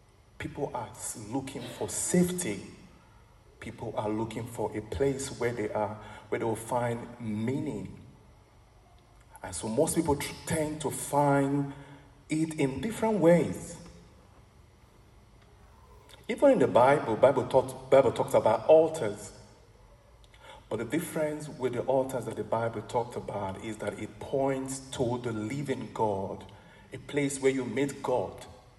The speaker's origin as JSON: {"language": "English", "town": "Benin City", "region": "Edo", "country": "Nigeria", "tie": "born or raised there", "said": "When I was growing up in Benin City, in Nigeria, many families that lived beside us, they had small shrines."}